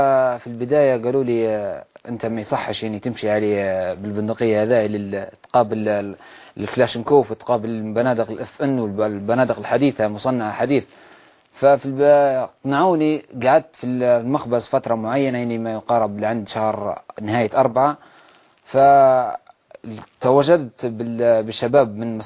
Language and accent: Arabic; Benghazi, Libya; أنا من بنغازي.